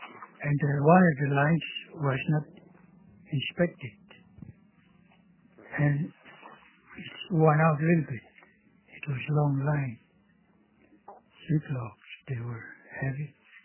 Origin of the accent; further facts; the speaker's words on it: Kobuk, Alaska, United States; Eskimo from Kubuk. I was born on Kubuk.